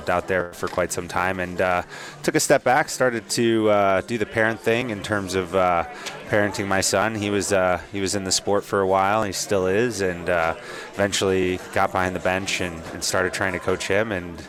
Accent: Michigan, United States; I grew up playing in Southeast Michigan. A lot of the minor AAA teams, things like that, over in Fraser, Plymouth, all around the Southeast area, up through juniors, and eventually made my way to Eastern Michigan for a brief period.

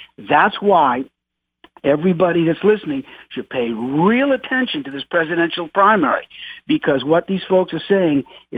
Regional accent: Maine, United States; I grew up in Maine. I remember when the Kennebec River was so polluted

